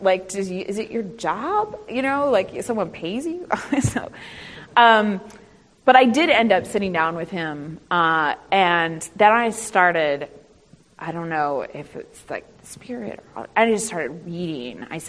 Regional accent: Iowa, United States; my reaction to growing up in Iowa was to get the hell out as fast as I possibly could.

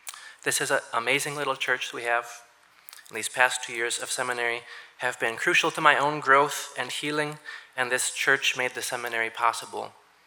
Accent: Minnesota, United States; This is a very exciting day. I just created you in Minnesotan, my mother tongue, and now I will translate for the non-Minnesotans in the room.

